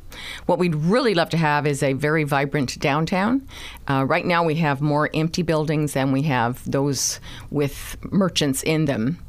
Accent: California, United States; like the one in California, because we're from California, isn't everybody?

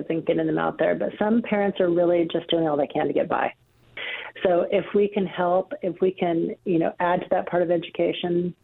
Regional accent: Coquille, Oregon, United States; Like I said, I grew up in Coos County in Coquille

